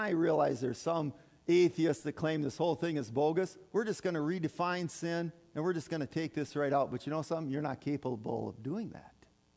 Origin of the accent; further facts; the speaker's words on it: Minnesota, United States; I came from the Iron Range, and there, up there, you know, that's still Minnesota, by the way